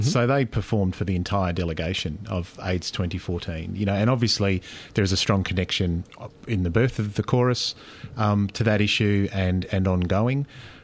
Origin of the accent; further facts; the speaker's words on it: Perth, Western Australia, Australia; I'm from Perth.